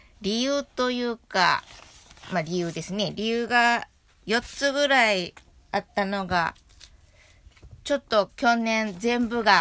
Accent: Shiga, Japan; 私滋賀県出身なんですけど、琵琶湖がある、その滋賀県で父方のおばあちゃんと同居だったので

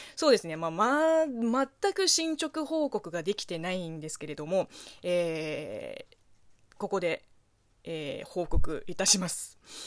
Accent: China; 中国生まれ中国育ちの私

